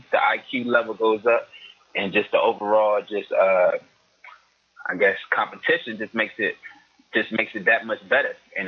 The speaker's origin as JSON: {"language": "English", "town": "Temple Hills", "region": "Maryland", "country": "United States", "tie": "born or raised there", "said": "I grew up in the Silver Hill. I grew up a Silver Hill Bear. You know, that's where I'm from, Temple Hill."}